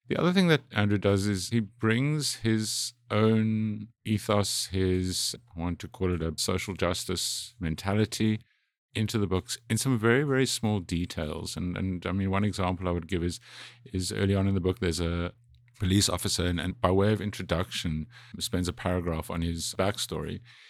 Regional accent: South Africa; or as a South African, you don't read it the same way as you would Nordic crime or something like that.

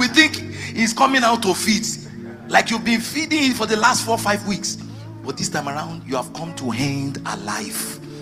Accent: Ibadan, Oyo, Nigeria; I was born and raised in Ibadan.

